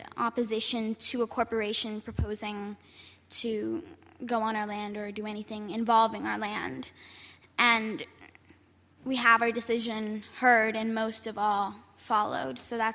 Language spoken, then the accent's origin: English; British Columbia, Canada; I am from the Slimen Nation, and for the past 4 years, I've been an activist speaking out against unsustainable development on indigenous land, and mainly against the Northern Gateway Pipeline, a pipeline proposal in where I'm from, which is British Columbia.